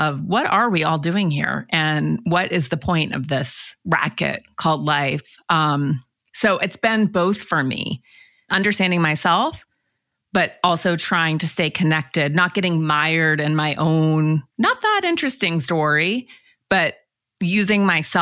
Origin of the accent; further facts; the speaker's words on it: Montana, United States; So I grew up in Montana, which is a rural state in the US, and I grew up very much in nature with horses, and my parents were both transplants there.